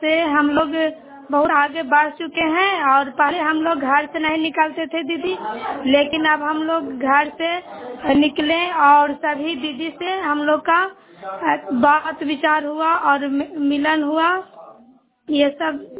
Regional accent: Pathra, Bihar, India; मैं ग्राम पथरा के रहने वाली हूँ

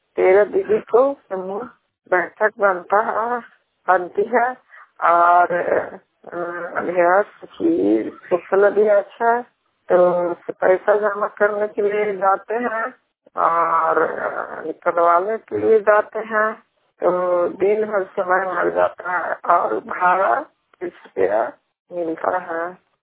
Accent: Hilsa, Bihar, India; छुटकी हम फिक्र रहने वाले हैं, थाना हिलसा जिला के निवासी हूँ।

